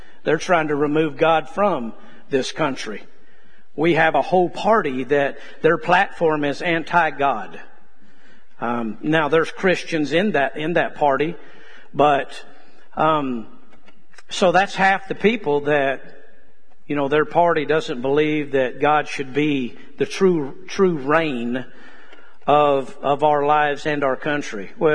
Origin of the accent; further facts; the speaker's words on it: Arizona, United States; born there; also born or lived in Texas; And I came from a ranching family. We have ranched, I believe, when Dad started ranching as I was born in Arizona.